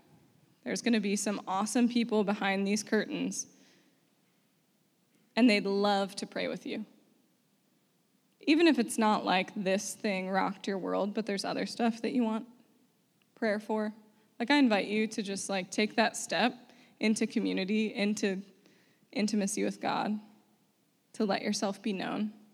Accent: United States; it's pretty easy as an American. We're free to be who we want to be.

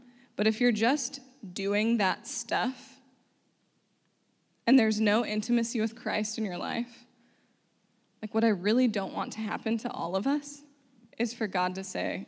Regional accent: United States; it's pretty easy as an American. We're free to be who we want to be.

